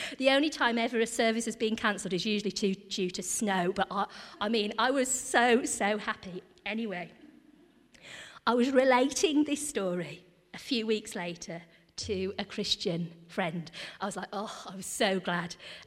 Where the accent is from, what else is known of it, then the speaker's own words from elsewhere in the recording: Gornal, West Midlands, United Kingdom; also born or lived in Cambridge / London; We're probably going back 25, 26 years until I first moved back to Gornal. I grew up in Gornal. I went to Sunday school at Five Ways.